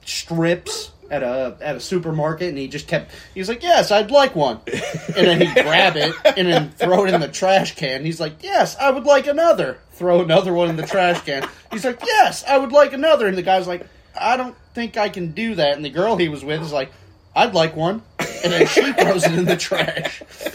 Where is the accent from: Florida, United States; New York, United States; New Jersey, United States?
New Jersey, United States; Like, I'm from Jersey. I got pork roll, baby.